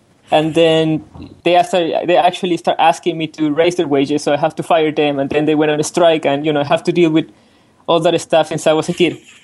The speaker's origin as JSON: {"language": "English", "region": "Mexico City", "country": "Mexico", "said": "So I'm from Mexico City, by the way."}